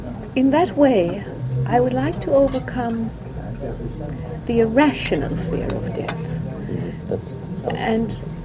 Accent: Ireland; As it was, I was brought up in Ireland

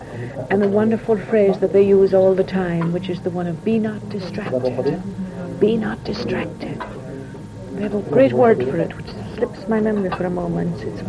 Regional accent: Ireland; As it was, I was brought up in Ireland

